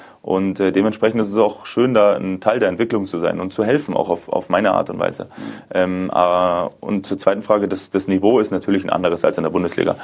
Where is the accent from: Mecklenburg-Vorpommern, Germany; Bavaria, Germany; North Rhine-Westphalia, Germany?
Bavaria, Germany; Munich; einfach mein schönes München zurückzulassen, meine Familie, meine Freunde, dieses Gesamtpaket. Ich liebe meine Heimat, ich bin sehr, sehr heimatbezogen.